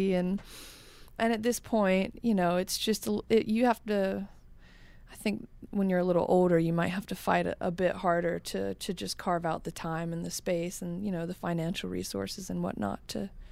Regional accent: Macon, Georgia, United States; I'm from Macon, Georgia, so every time the radio came on in the car, it was country.

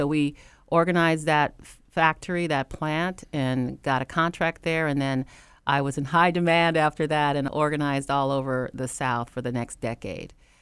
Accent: Guam; born there; I'm an Air Force brat. I was born on Guam. My father was in the Air Force for 28 years, so as a child, I grew up being the new kid in school like every couple of years.

